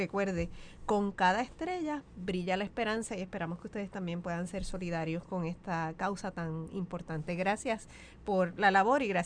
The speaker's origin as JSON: {"language": "Spanish", "town": "Aguada", "country": "Puerto Rico", "tie": "born or raised there", "said": "Ya el 25 de marzo es en mi pueblo de Aguada."}